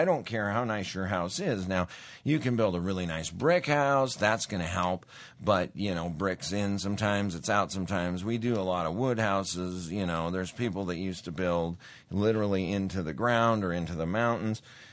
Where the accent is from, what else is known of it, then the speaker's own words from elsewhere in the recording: Montana, United States; You're out there. I'm from Montana.